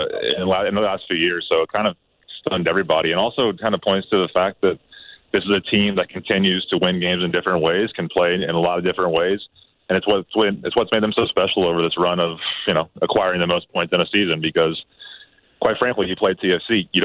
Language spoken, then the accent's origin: English; United States; as an American, I can kind of speak to that a little bit